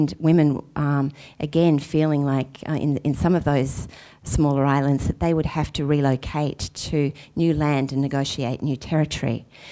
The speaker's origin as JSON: {"language": "English", "country": "Australia", "said": "And that was a small example of what we could have done as an Australian community in galvanising that support."}